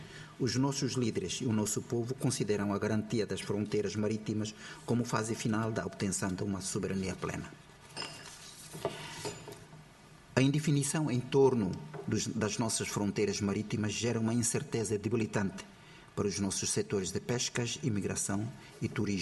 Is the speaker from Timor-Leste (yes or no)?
yes; Timor-Leste; sendo timorense, destaco a importância daquilo que nós vemos, o direito e o que isto nos significa para o nosso país